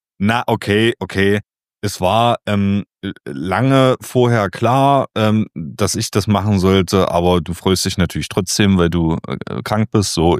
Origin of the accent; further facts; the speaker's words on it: Germany; Und jetzt zeige ich dir aber, wo ich herkomme. Und zwar die schöne Dümener Heide. Es geht hier jetzt um eine Region tatsächlich, um eine Landschaft.